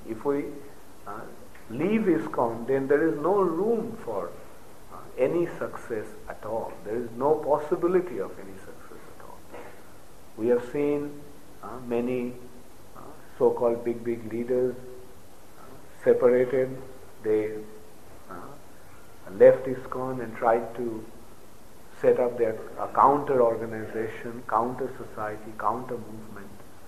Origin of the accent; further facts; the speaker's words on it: India; born there; English is a second language; Although I was born in India